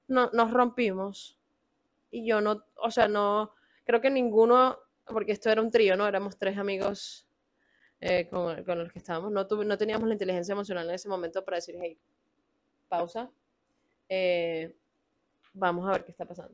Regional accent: Venezuela; moved away; vengo de Venezuela, del Caribe, y emigré con unos amigos, de hecho, literalmente de la mano con unos panas. Emigré porque la situación de mi país está, y estará, y estuvo muy mal.

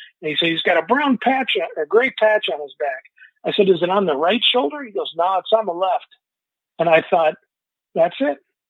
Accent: Bemidji, Minnesota, United States; now in Otsego, United States; I'm from Bemidji. I live now in Otsego, Minnesota, down by Minneapolis

